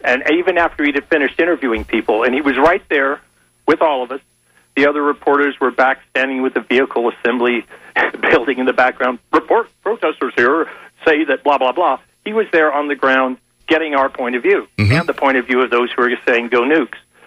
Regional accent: Lakeland, Florida, United States; I'm a boomer. I grew up in Lakeland, Florida.

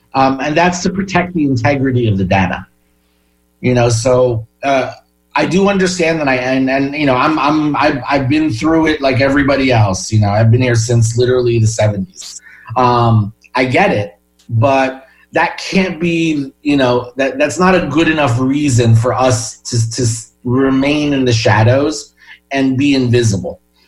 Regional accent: New Jersey, United States; I'm from Jersey.

